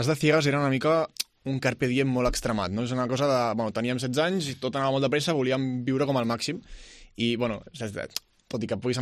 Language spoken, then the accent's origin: Catalan; Sant Cugat del Vallès, Catalonia, Spain; Venim de Sant Cugat del Vallès i voltants.